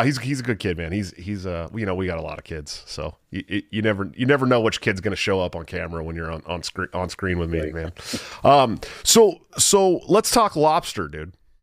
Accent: California, United States; And I've had lobster, you know, I'm from California. So it's like we have lobster too, but it's nothing like the East Coast lobster.

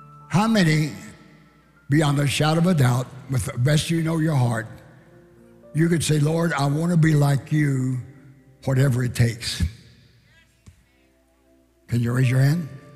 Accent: Oklahoma, United States; Because see, I was from Oklahoma. I was a Confederate.

